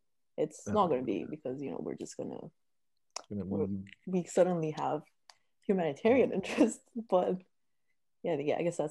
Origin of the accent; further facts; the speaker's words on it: Iran; now in Toronto, Canada; No, I'm from Iran.